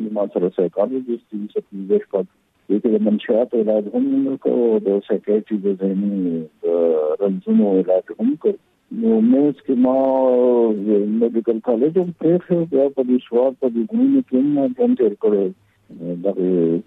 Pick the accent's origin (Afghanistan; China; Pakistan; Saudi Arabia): Pakistan; Pabbi, Khyber Pakhtunkhwa; زه جی بنیادی خو یم د پبو، د وړوکوالی مې پبو کې